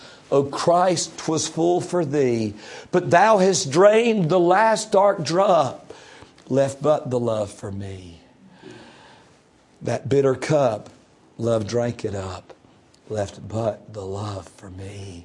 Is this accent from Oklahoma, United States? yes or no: no; North Carolina, United States; I'm from North Carolina, many of you are aware